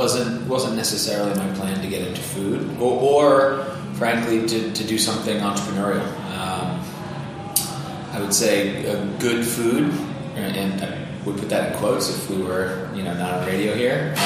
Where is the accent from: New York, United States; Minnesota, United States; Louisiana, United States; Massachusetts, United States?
Massachusetts, United States; Boston; It's my hometown, so that's been a lot of fun. Yep, grew up on the South Shore, halfway between Boston and Cape Cod.